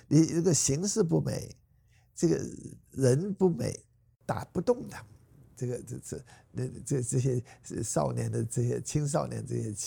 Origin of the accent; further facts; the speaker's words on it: China; 是不是我们中国人每个心，我们是个诗的民族